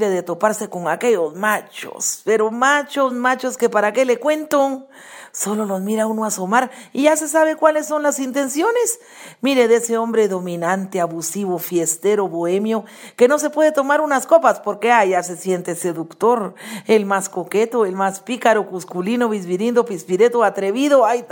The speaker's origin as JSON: {"language": "Spanish", "country": "Guatemala", "said": "allá en mi tierra, Guatemala"}